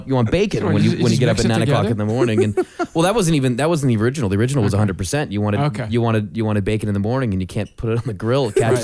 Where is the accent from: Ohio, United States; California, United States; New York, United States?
California, United States; Los Angeles; now in San Diego, United States; I grew up in Los Angeles.